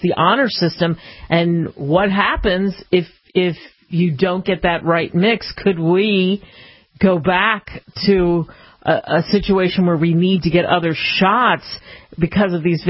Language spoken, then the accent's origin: English; East Coast, United States; What did I know? I came from the East Coast, and I had no idea.